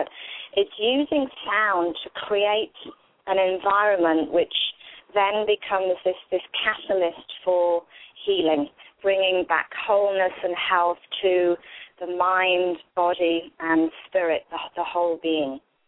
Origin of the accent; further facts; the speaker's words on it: England, United Kingdom; I was born and raised in England on a farm and grew up very much in nature